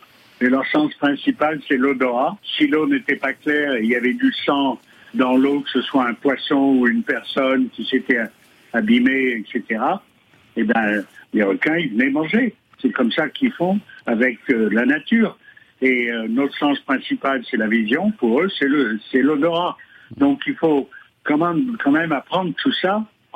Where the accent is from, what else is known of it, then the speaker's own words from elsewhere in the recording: France; Moi, je suis français